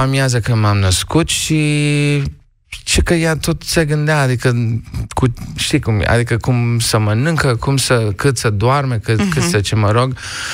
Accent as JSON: {"language": "Romanian", "town": "Constanța", "region": "Constanța County", "country": "Romania", "tie": "born or raised there", "said": "Da, acolo era copilăria mea, dar în Constanța și la Mamaia."}